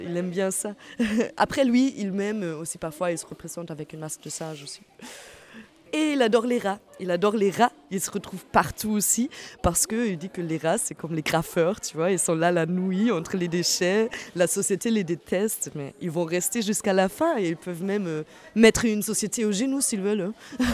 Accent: Germany; French is a second language; moi, je viens de l'Allemagne, comment je parle français.

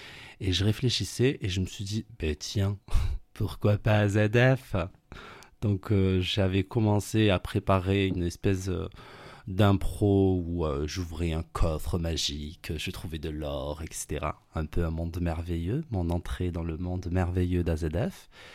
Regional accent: Toulouse, Occitanie, France; moi, j'ai grandi au Mirail

